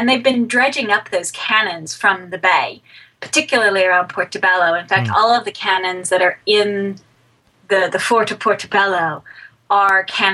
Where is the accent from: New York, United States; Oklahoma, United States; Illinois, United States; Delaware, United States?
Oklahoma, United States; And because of my background and because of where I'm from Oklahoma originally